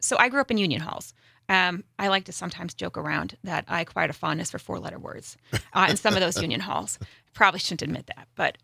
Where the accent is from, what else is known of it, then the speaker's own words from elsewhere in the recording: Kaukauna, Wisconsin, United States; So, I grew up in Kaukauna. So for those who are from Wisconsin, most people know that it's somewhere between Appleton and Green Bay.